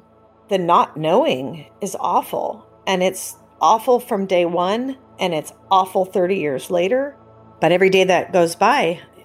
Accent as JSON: {"language": "English", "town": "Orinda", "region": "California", "country": "United States", "tie": "born or raised there", "said": "I grew up in Orinda, California, family of five, mom, dad, my sister Laura, and my brother John."}